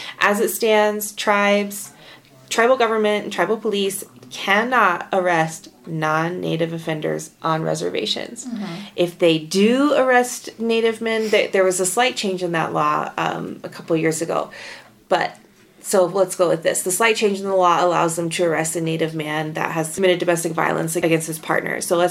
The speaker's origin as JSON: {"language": "English", "region": "Oklahoma", "country": "United States", "said": "You know, Oklahoma. I'm from Oklahoma, so I feel fine taking that shot."}